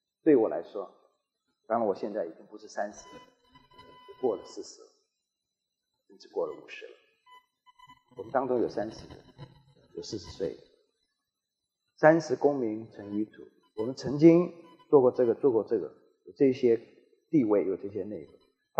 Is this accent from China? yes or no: no; Taiwan; 对我来说，生在台湾，长在台湾，我只有一次回过中国，短短的7天，在我的家乡厦门几乎足不出户。